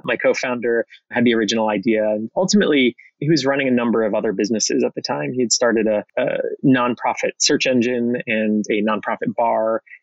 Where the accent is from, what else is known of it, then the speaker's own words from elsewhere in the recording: United States; accent: American; as you can tell from my accent, I'm American